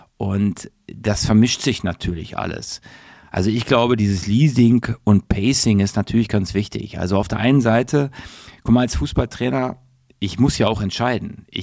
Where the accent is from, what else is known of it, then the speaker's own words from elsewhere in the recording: North Rhine-Westphalia, Germany; Meine Mutter ist aus Rotterdam. Ich bin in Westfalen aufgewachsen.